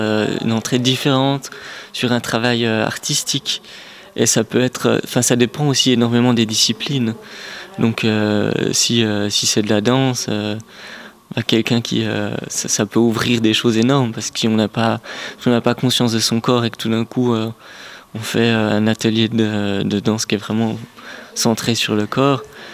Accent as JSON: {"language": "French", "town": "Kourou", "country": "French Guiana", "said": "je viens de Kourou."}